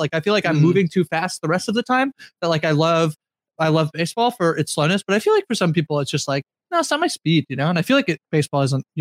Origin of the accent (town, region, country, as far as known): Canada